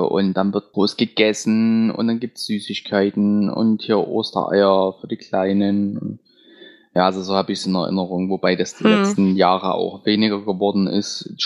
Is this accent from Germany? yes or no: yes; Saxony, Germany; Dann gibt es auch Rouladen, was halt bei uns im Vogtland häufiger.